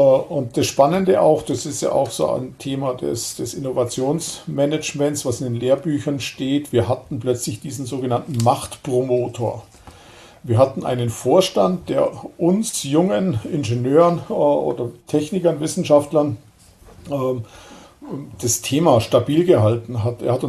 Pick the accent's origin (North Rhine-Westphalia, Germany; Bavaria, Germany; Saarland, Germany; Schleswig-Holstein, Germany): Bavaria, Germany; Lindau; Also ich bin ja aus Lindau, wohne in Lindau am Bodensee und das ist einfach schön.